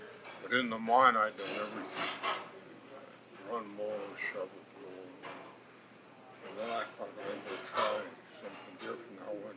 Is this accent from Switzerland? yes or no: no; Sublette, Wyoming, United States; born there; I was born in Sublet.